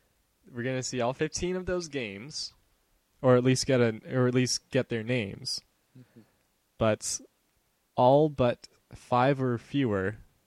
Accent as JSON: {"language": "English", "country": "Canada", "said": "We're Canadian, so we don't know your dumb American holidays."}